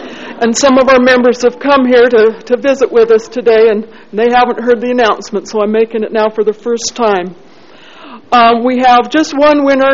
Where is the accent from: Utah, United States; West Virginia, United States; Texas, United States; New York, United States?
Utah, United States; Ephraim; now in Salt Lake City, United States; I grew up in Ephraim. But I've come to Zion. I've lived in Salt Lake.